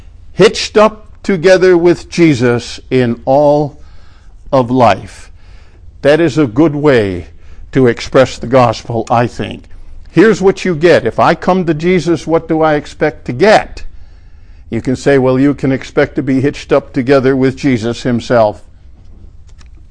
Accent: New York, United States; I grew up in New York, but I've been around country people enough, so I know what a yoke is.

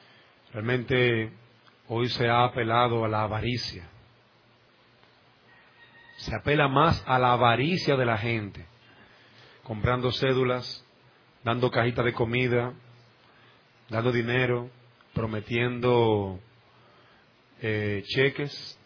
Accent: Dominican Republic; como dominicanos, ejercer un voto y ejercer lo que se ha llamado nuestro derecho

